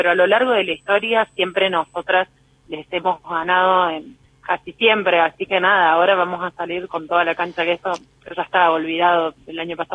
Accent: Córdoba, Argentina; yo soy cordobesa

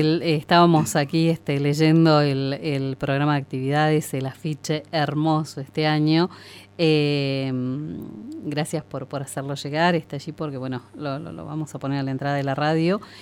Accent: Argentina; somos todos argentinos

